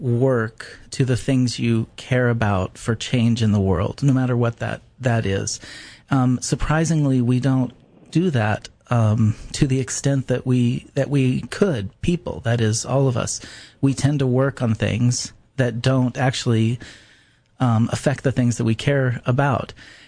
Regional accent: Alaska, United States; Well, I was really fortunate to grow up in a unmediated way, that is, without television or the internet or really even electricity and water at times.

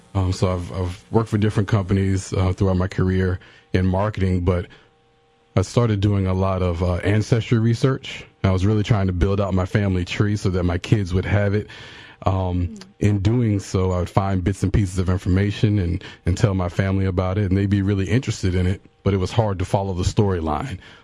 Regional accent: Virginia, United States; I'm born and raised in Albemarle County, went to school here in Albemarle County schools

